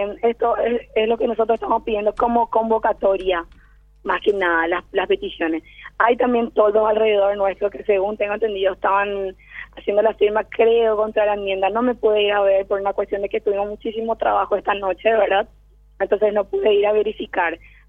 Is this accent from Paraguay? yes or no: yes; Paraguay; nosotros somos el pueblo paraguayo